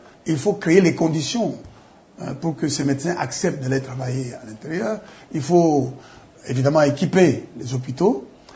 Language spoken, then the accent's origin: French; Katanga, DR Congo; moi, je ne suis pas du Bandundu, moi, je suis du Katanga.